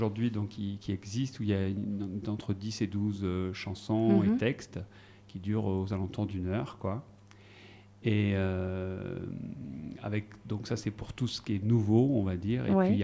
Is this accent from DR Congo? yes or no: no; Marseille, Provence-Alpes-Côte d'Azur, France; Je suis originaire de Marseille.